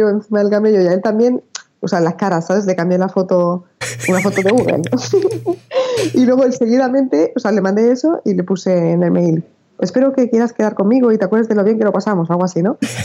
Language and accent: Spanish; Spain; yo soy española